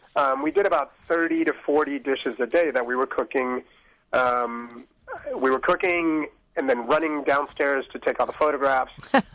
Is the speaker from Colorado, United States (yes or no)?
yes; Denver, Colorado, United States; now in Boulder, United States; I grew up here in Colorado, so I grew up in Denver, and now I'm living up in Boulder, and I grew up racing bikes back in the 80s.